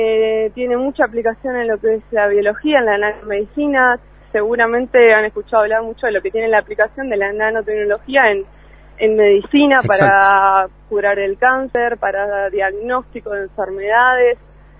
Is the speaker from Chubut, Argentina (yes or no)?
yes; Esquel, Chubut, Argentina; vengo de Esquel